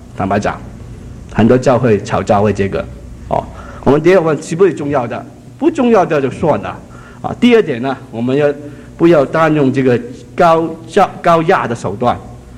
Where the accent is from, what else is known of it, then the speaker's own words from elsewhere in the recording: Hong Kong; moved away; 我们从香港来的就觉得你家里煮的怎么样就不够我们餐馆煮的好